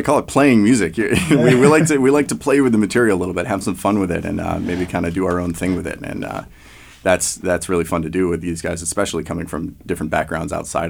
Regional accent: Canterbury, New Hampshire, United States; Canterbury. Grew up in Canterbury.

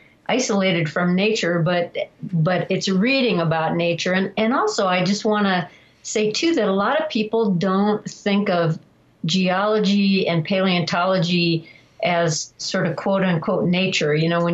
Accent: Kentucky, United States; I grew up in Kentucky, so wading in the creeks to look for crawdads

